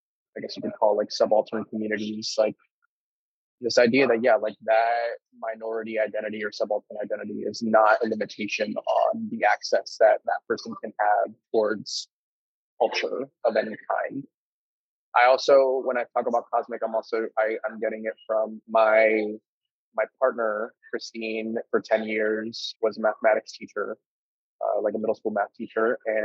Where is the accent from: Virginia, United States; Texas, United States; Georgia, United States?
Virginia, United States; I am 30 years old, born and raised in Northern Virginia, Washington, D.C. I am in D.C. now.